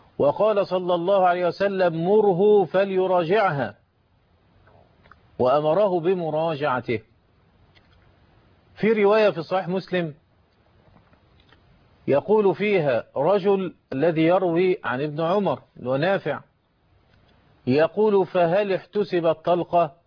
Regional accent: Egypt; عندنا في مصر

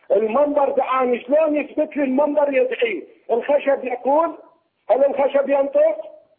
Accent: Kadhimiya, Baghdad Governorate, Iraq; انا سني من اهل العراق من الكاظميه.

